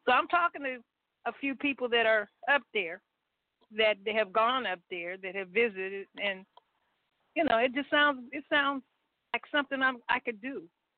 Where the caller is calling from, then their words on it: California, United States; also born or lived in Washington, D.C.; and I'm calling from California. I was originally in Washington, D.C.